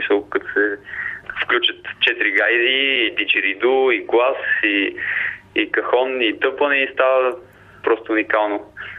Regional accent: Sofia, Sofia City, Bulgaria; аз съм тук, съм израснал в София

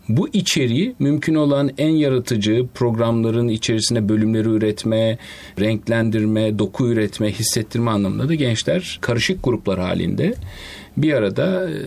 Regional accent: Ankara, Turkey; Ben de Ankara doğumluyum. Ankara'da doğdum, büyüdüm.

